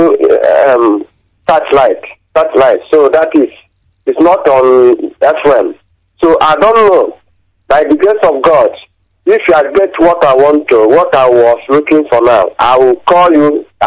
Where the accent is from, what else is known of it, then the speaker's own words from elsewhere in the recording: Isu, Ebonyi, Nigeria; I am from Isu, on the local government, Ebonyi State.